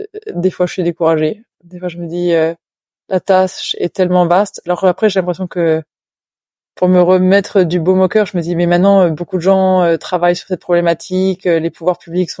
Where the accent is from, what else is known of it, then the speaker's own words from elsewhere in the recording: France; French is a second language; vu que je suis française